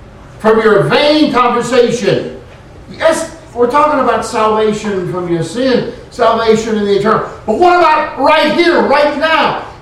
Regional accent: California, United States; born there; I was born in California.

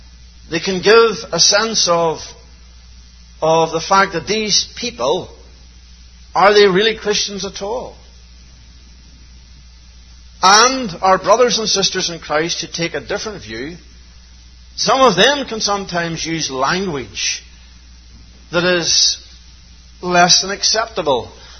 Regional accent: Northern Ireland, United Kingdom; As a child growing up in Northern Ireland, I moved from a country area. There were six houses in the country that I... It was literally a field with six houses in it.

